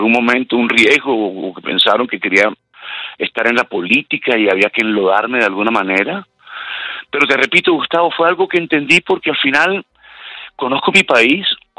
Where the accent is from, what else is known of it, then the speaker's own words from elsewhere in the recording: Colombia; porque conozco mi país